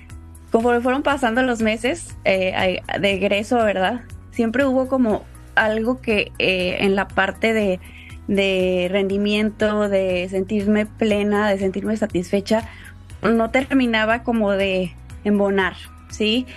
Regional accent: Tampico, Tamaulipas, Mexico; also born or lived in Puebla; yo soy originaria de Tampico, Tamaulipas, y anteriormente al egresar de la carrera estuve viviendo en Puebla, pero venía seguido acá a casa

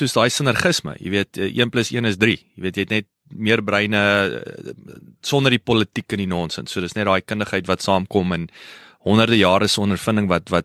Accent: Kenhardt, Northern Cape, South Africa; born there; ek is op Kenhardt gebore

